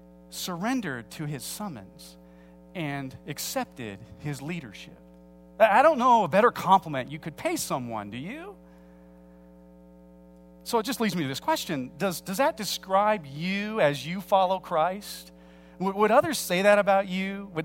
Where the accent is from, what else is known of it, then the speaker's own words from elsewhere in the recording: Peoria, Illinois, United States; Much like in my hometown of Peoria, Illinois, it's sort of expected that, for example, with my family, 3 to 4 generations before me have worked at Caterpillar